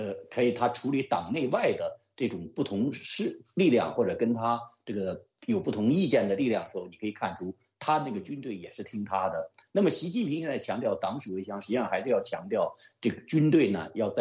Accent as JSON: {"language": "Chinese", "country": "China"}